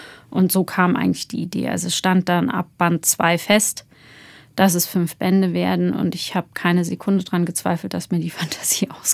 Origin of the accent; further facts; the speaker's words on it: Frankfurt, Hesse, Germany; ich komme ja aus Frankfurt